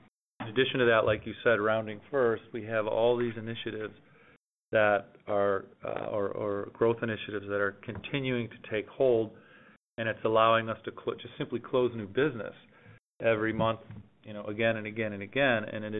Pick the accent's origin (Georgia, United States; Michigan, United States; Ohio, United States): Ohio, United States; Cleveland; now in Chicago, United States; I am from Cleveland, so I'm also hoping for a good next couple of weeks living in Chicago here.